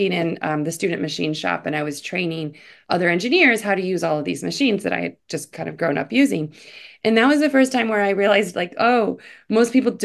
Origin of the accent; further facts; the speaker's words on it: Ohio, United States; I grew up in Ohio in a small town outside of Cleveland.